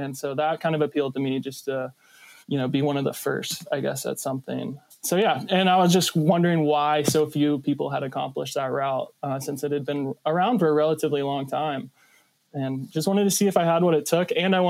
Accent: Georgia, United States; And then lastly, I'm from Georgia.

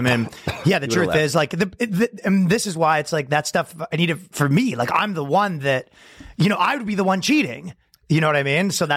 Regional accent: Toronto, Ontario, Canada; now in New York, United States; I grew up in Toronto. I live in New York and I'm a comedian.

